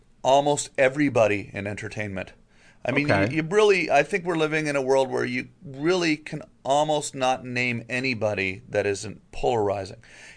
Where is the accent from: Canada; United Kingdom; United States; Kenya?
Canada; And as a Canadian, it's easier for me to know.